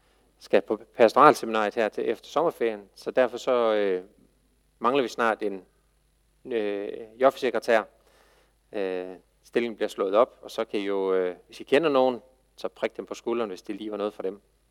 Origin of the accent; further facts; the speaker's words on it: Horne, North Denmark Region, Denmark; born there; Jeg er født i Horne op ved Hirtshals, så jeg er nordenfjords fra.